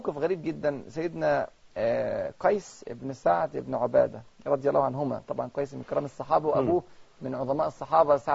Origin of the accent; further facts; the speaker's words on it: China; احنا عندنا في الصين ثلاث ديانات رئيسية،